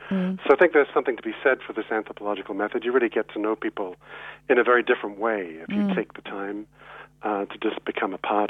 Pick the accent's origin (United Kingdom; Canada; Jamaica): United Kingdom; accent: British; The Americans tend to have this thing about the British.